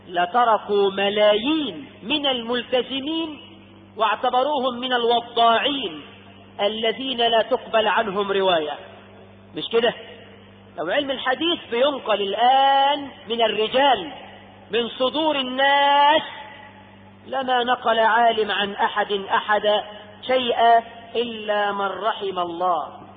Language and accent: Arabic; Egypt; عندنا في هذا البلد حقيقة احنا كمصريين